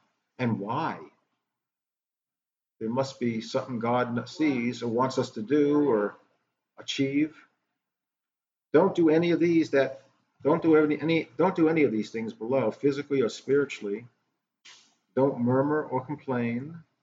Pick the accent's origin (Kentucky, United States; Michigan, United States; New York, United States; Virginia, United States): New York, United States; now in Tennessee, United States; seriously, I'm from Manhattan, New York.